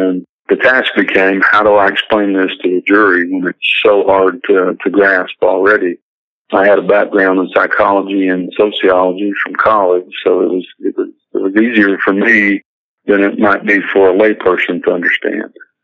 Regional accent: Perryville, United States; And a circuit judge who was from Perryville, my hometown, was on the bench that day

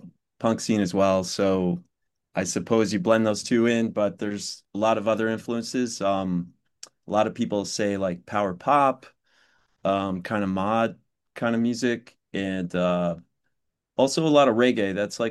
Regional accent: New York, United States; Well, it started, I was in New York City after I'm from New York

